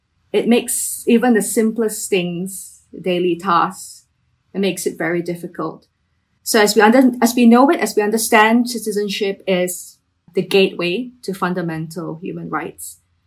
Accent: Malaysia; I am from Malaysia. I am a writer, a mother of two

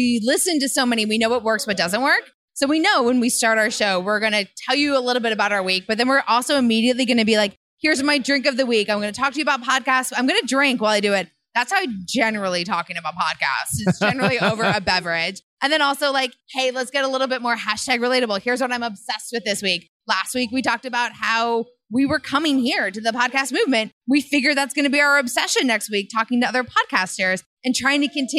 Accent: Pittsburgh, Pennsylvania, United States; I moved a bunch growing up, but I mainly lived in Pittsburgh. I do not have a Pittsburghese accent whatsoever.

